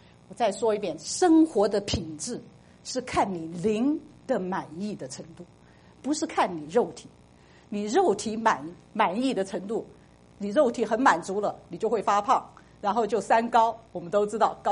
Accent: China; 就像我们中国人，我们看到一个人摇着鹅毛扇

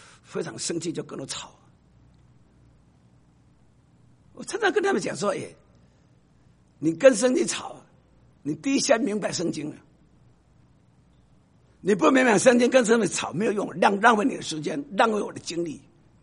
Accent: Taiwan; accent: Taiwanese Mandarin; 我说台湾国语你不一定听懂了

